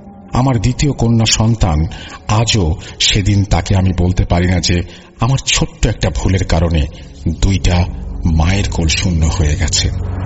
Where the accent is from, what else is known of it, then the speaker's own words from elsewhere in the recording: Rupganj, Khulna Division, Bangladesh; আমার বাড়ি নড়াইল জেলার রূপগঞ্জ গ্রামে।